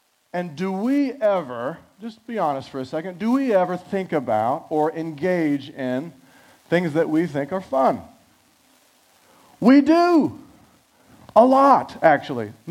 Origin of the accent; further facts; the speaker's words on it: Texas, United States; I'm from Texas, right? I'm very, very Caucasian.